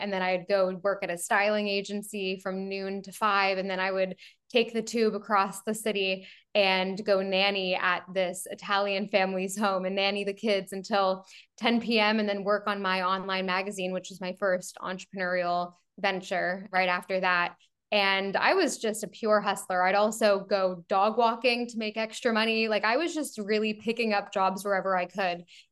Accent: Canada; As a Canadian, you could get a 2-year working visa.

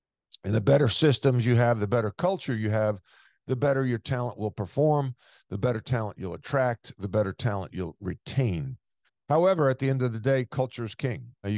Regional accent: New York, United States; I was used to that growing up on Long Island playing. I played for Bob McKillop at Holy Trinity High School.

